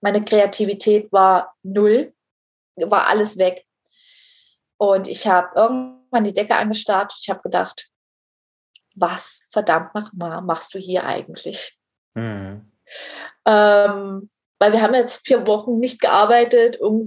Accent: East Germany, Germany; wir kommen nämlich beide aus dem Osten, aus der DDR.

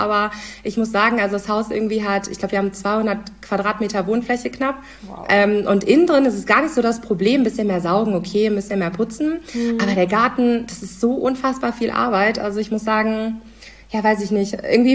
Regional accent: Husum, Schleswig-Holstein, Germany; Ursprünglich komme ich nämlich aus Husum.

